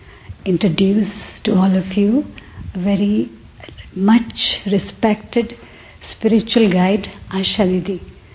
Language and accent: English; Delhi, India; I'm from Delhi